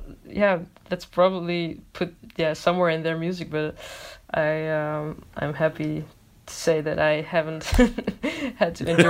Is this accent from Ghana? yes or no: yes; Ghana; because I'm Ghanaian